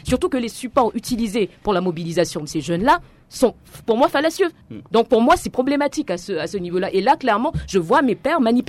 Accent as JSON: {"language": "French", "country": "Central African Republic", "said": "en tant que centrafricaine"}